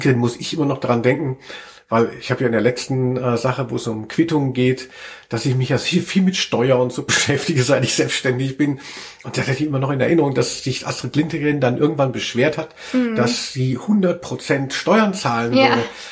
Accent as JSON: {"language": "German", "town": "Frankfurt", "region": "Hesse", "country": "Germany", "said": "Ich komme aus Rödelheim"}